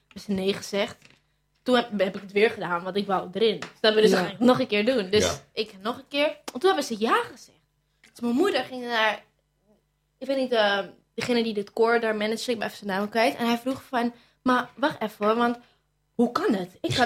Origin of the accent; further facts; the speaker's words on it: Almere, Flevoland, Netherlands; 18, ja. Ik kom uit Almere.